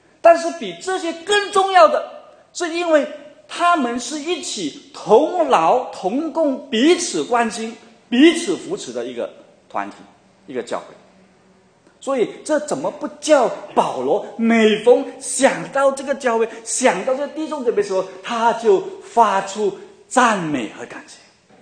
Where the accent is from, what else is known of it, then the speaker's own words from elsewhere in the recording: China; 我们中国人啊，我们中国人很讲这个亲情啊